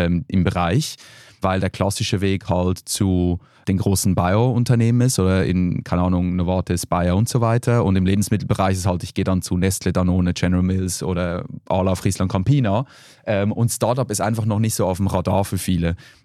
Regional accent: Switzerland; now in Germany; Ich bin ja Schweizer

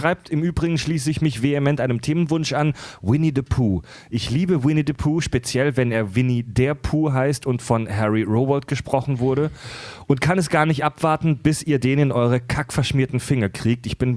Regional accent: Pforzheim, Baden-Württemberg, Germany; Also ich glaube in meiner Heimat in Pforzheim, genau zwischen Baden und Schwaben, das postapokalyptische Niemandsland zwischen Baden und Württemberg, da sagt man auch 3:15 auf jeden Fall.

